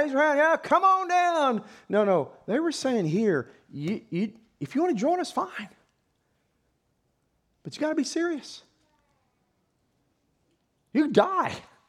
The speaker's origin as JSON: {"language": "English", "region": "Oklahoma", "country": "United States", "tie": "born or raised there", "said": "Whenever I was a boy growing up in Oklahoma, I remember"}